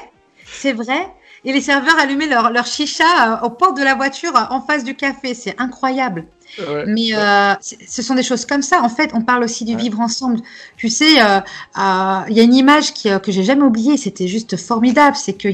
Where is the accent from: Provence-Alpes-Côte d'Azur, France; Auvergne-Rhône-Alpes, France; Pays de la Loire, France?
Pays de la Loire, France; Nantes; now in Paris, France; à la base, je ne suis pas parisienne, je suis nantaise, qui est devenue par la suite parisienne, parce que j'ai vécu à Paris plus de 7 ans, 8 ans déjà.